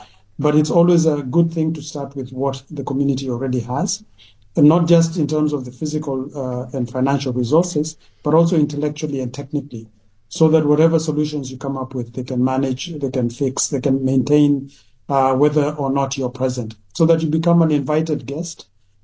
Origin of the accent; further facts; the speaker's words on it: Kenya; as you mentioned, I'm from Kenya. We have serious flooding in many parts of our country right now as we speak.